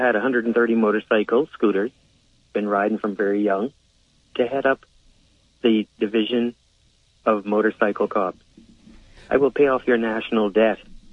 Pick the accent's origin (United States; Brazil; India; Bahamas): Bahamas; Spanish Wells, Abaco; I'm from Abaco and Spanish Wells for over 400 years.